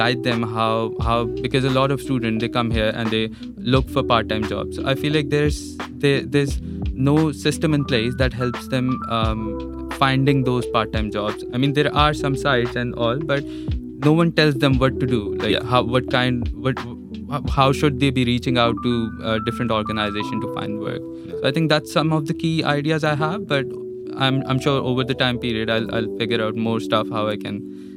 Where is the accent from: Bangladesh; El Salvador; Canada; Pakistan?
Pakistan; English is a second language; now in United Kingdom; here in the UK, like I'm from Pakistan, right?